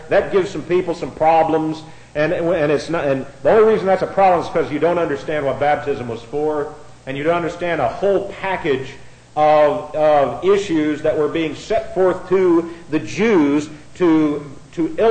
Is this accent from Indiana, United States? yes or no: yes; Indiana, United States; I'm from Indiana where the air is thick, and from North Carolina, the air is thick here too.